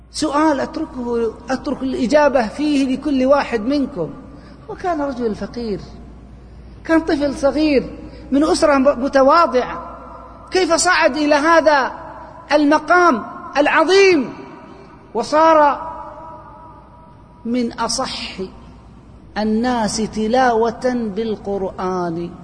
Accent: Saudi Arabia; عندنا في السعودية هنا أضبط أهل الجزيرة للقرآن

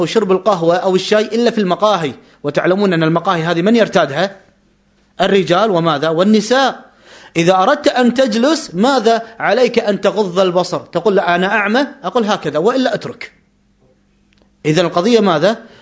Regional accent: Kuwait

